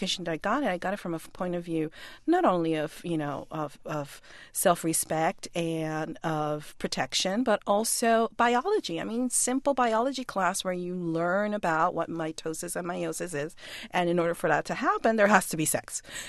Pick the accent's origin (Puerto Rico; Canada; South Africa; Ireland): Puerto Rico; I mean, when I was growing up, and I grew up in Puerto Rico